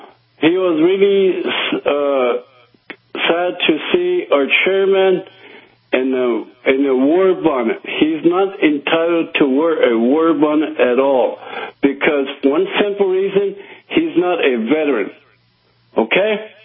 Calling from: South Dakota, United States; I'm calling from South Dakota. I live in Barrasola District, which is near McLaughlin, South Dakota. It's a small farming community.

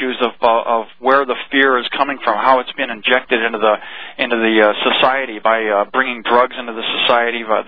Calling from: Lansing, Michigan, United States; Lansing, Michigan.

